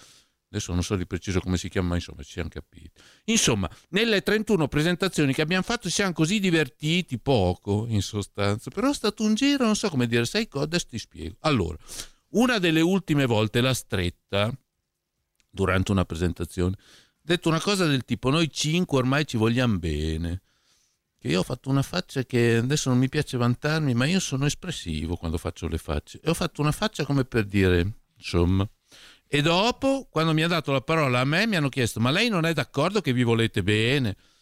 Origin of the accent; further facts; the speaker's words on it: Parma, Emilia-Romagna, Italy; io sono di Parma